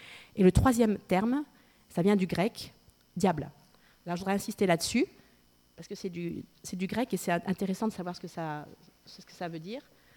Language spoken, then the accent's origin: French; Grand Est, France; Les Allemands, ils viennent aussi se régaler chez nous, en Alsace, voyez.